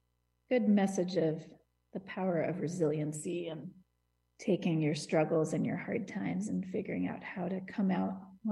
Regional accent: Hudson, New York, United States

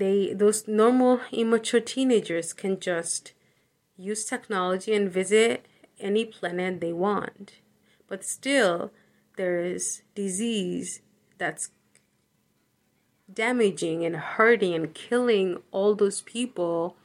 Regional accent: Hudson, United States; Hello, everyone. … I'm 18 years old, and I'm from Hudson.

